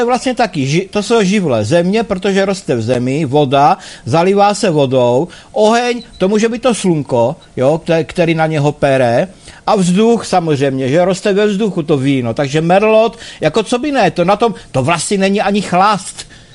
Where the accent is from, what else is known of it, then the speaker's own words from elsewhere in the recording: Olomouc Region, Czechia; A to jsou Hanáci. My jsme Hanáci jedna rodina